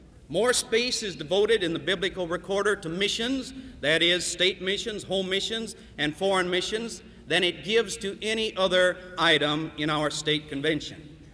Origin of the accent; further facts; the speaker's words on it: Illinois, United States; now in North Carolina, United States; As he said, I'm from Illinois originally, but I adopted North Carolina as my state.